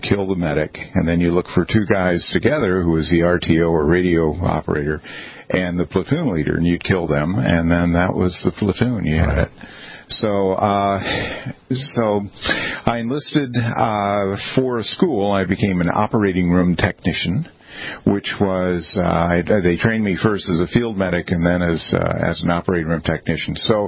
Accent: San Diego, California, United States; born there; I was born in San Diego, and I went through college the first year at UC San Diego.

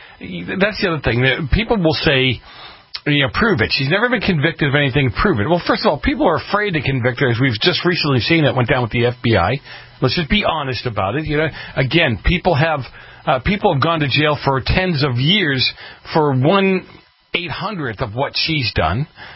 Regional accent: Boston, Massachusetts, United States; Well, I've always said, you know, growing up in Boston the way I did and the people I grew up around

